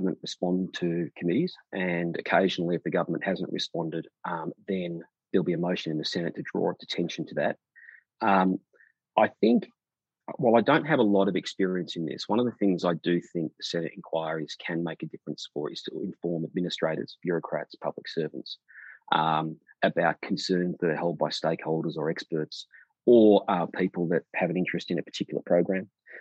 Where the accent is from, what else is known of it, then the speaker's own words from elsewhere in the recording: Victoria, Australia; my home state of Victoria